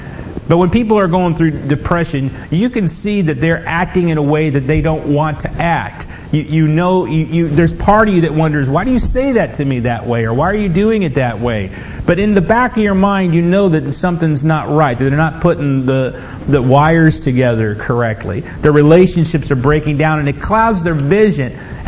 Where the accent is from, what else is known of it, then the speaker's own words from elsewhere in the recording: Los Angeles, California, United States; Growing up in Los Angeles, you see things you don't want to see.